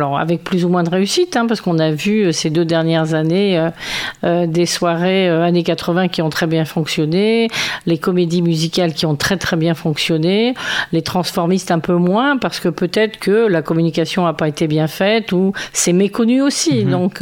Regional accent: Marseille, Provence-Alpes-Côte d'Azur, France; also born or lived in Normandy; Je suis native de la région, ouais. Parce que je suis native de Marseille, donc ce n'est pas loin. Et je suis partie vivre en Normandie pendant plus de 40 ans. Et je suis revenue aux sources à la retraite.

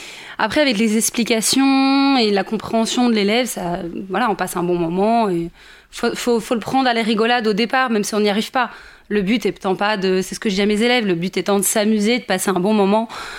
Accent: Nogent-sur-Marne, Île-de-France, France; born there; je suis née à Nogent sur Marne dans le 94.

